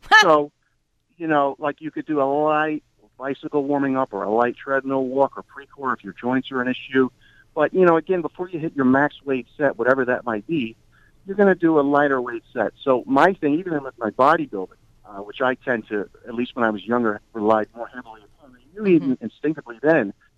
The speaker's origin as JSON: {"language": "English", "region": "New York", "country": "United States", "said": "Maybe it's because I'm a New Yorker and I don't like wasting time"}